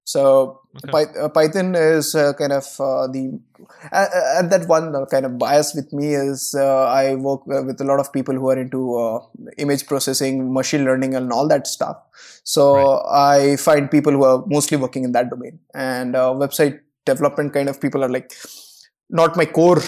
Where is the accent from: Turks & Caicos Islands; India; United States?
India; Koderma, Jharkhand; So my hometown is a place called Koderma in Jharkhand, and it's like surrounded by 30 kilometer of forest all around the middle of the place.